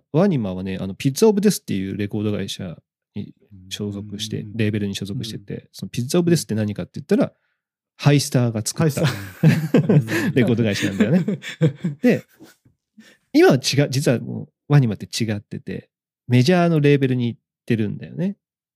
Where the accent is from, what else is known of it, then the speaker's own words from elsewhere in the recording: Kyushu, Japan; 僕らとかほら九州出身だし